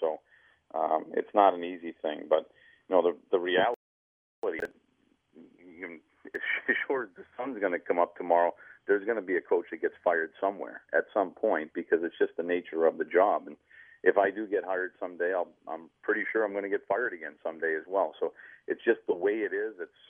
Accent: United States; I mean, I'm growing up in the States

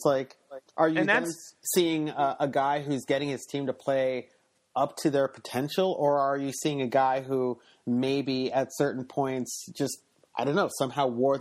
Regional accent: United States; I'm American raised.

